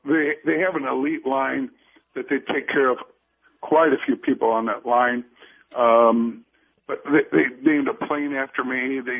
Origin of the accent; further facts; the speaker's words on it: Chicago, Illinois, United States; But I'm a Chicagoan, born and raised.